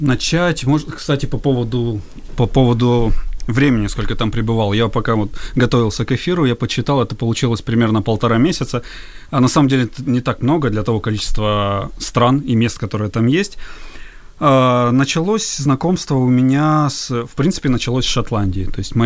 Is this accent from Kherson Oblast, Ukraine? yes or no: yes; Kherson Oblast, Ukraine; в основном все из юга Украины, это Одесса, там, я из Херсонской области